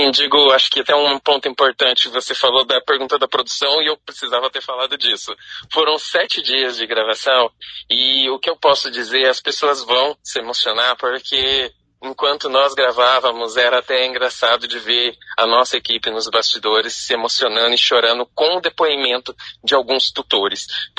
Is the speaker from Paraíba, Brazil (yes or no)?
no; São Paulo, Brazil; also born or lived in Santa Catarina; now in Maringá, Brazil; Eu sou do interior de São Paulo, cresci lá, me formei em jornalismo, já morei 8 anos em Santa Catarina e estou aqui em Maringá, já vai para 6 anos, né?